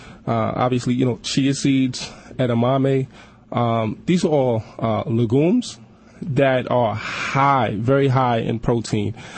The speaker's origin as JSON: {"language": "English", "town": "Brooklyn", "region": "New York", "country": "United States", "tie": "born or raised there", "said": "I'm born and raised in Brooklyn."}